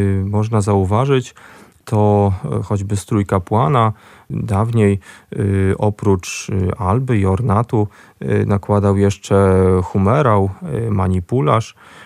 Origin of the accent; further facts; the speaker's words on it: Nałęczów, Lublin Voivodeship, Poland; Pochodzę z Nałęczowa